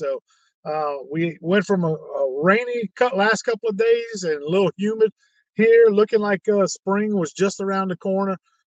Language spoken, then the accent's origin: English; Gonzales, Louisiana, United States; right here in my hometown of Gonzales, Louisiana, where I reside at now.